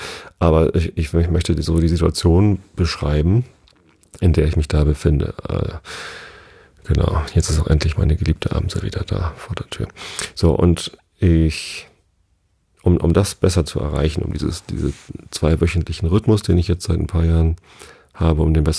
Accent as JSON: {"language": "German", "town": "Tostedt", "region": "Lower Saxony", "country": "Germany", "tie": "born or raised there", "said": "Einmal an Wisted vorbei sozusagen, da wo ich aufgewachsen bin. Ich bin ja hier in der Samtgemeinde Tosted aufgewachsen"}